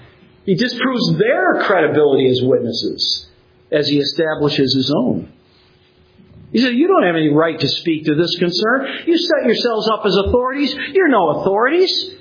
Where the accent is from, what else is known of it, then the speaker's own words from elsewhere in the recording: New Jersey, United States; I do know what I'm talking about. I'm from New Jersey. And when I'm done here, I'm going to go back to New Jersey.